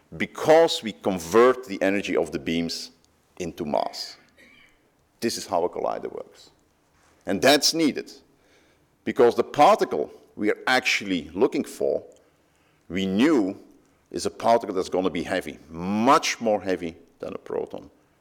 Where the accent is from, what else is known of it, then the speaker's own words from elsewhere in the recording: Belgium; English is a second language; I'm from Belgium, but I work at CERN